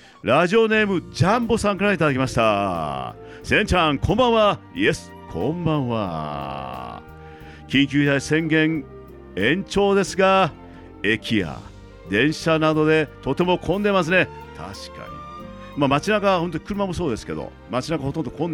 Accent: Kochi, Japan; 僕は高知県出身なんで

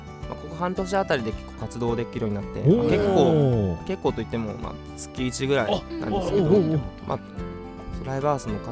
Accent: Oita, Japan; 地元が九州で、

